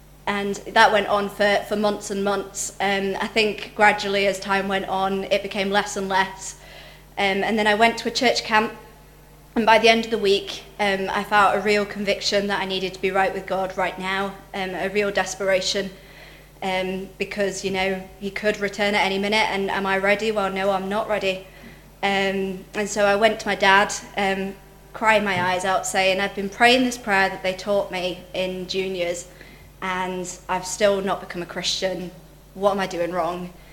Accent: Coventry, West Midlands, United Kingdom; born there; I was born in Coventry to Christian parents who raised me.

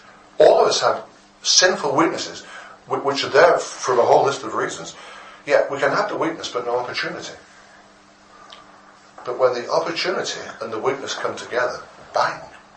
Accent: England, United Kingdom; Lord, I'm English.

